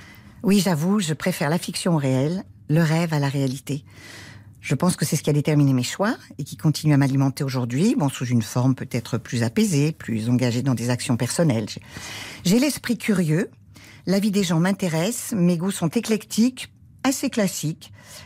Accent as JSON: {"language": "French", "town": "Nice", "region": "Provence-Alpes-Côte d'Azur", "country": "France", "tie": "born or raised there", "said": "j'ai 8 ans, je suis comédienne, scénariste, réalisatrice. J'ai vu le jour dans les Hautes-Alpes, j'ai passé mon enfance à Nice, où est né mon amour pour la mer Méditerranée et le mimosa."}